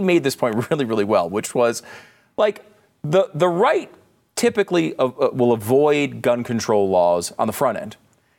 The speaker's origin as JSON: {"language": "English", "region": "Northeast", "country": "United States", "said": "And, you know, I'm from the Northeast. I had never heard of Juneteenth until like a few years ago."}